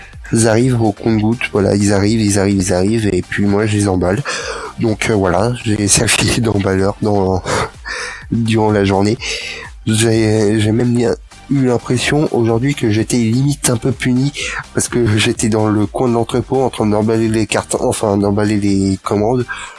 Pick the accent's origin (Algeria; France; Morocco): France; Paris, Île-de-France; Pourtant, je suis parisien, mais